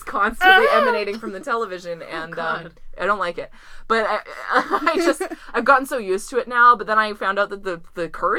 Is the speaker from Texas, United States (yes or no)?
no; Washington, United States; accent: Midwestern; I always sound like I'm from the Midwest, but I've lived on the Pacific Northwest the whole time.